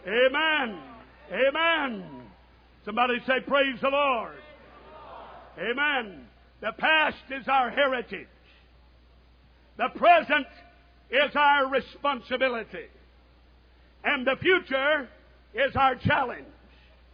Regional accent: East Coast, United States; I don't know how many you've got in California, I'm from the East Coast

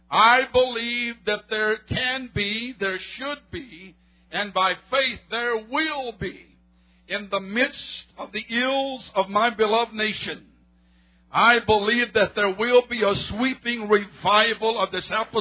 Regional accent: United States; Let me first of all tell you that as an American, I love my country.

